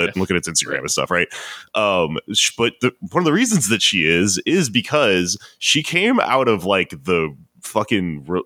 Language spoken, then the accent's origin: English; Texas, United States; Like, I grew up surrounded by these people. Same. I grew up in Texas. You know, like, the reason I'm like this is because I grew up in the belly of the beast